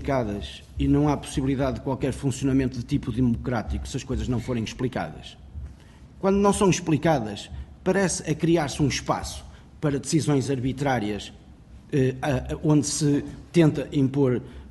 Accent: Porto, Norte, Portugal; Eu sou do Porto.

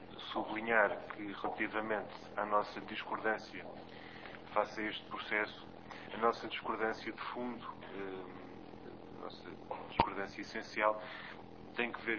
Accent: Setúbal, Portugal; Como eu sou do Distrito de Setúbal e toda a minha vida atravessei o Tejo

